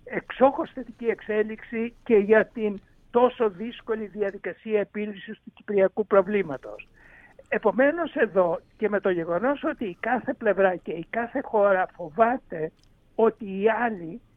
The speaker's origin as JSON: {"language": "Greek", "town": "Lesbos", "region": "North Aegean", "country": "Greece", "tie": "born or raised there", "said": "Ήμουνα τις προηγούμενες μέρες στην ιδιαίτερη πατρίδα μου, που είναι η Λέσβος, που είναι τόσο πολύ κοντά στις τουρκικές ακτές."}